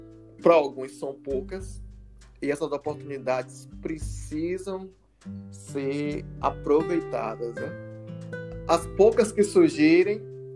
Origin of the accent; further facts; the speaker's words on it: Feira de Santana, Bahia, Brazil; Meninos que moram em bairros aqui periféricos de Feira de Santana, que eu sou da cidade de Feira de Santana, na Bahia.